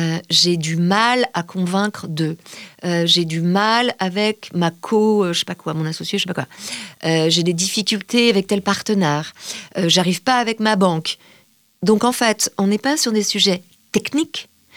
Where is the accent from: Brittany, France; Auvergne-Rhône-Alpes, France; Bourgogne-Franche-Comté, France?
Brittany, France; Moi, je suis originaire des Côtes d'Armor, mais bon, c'est presque pareil.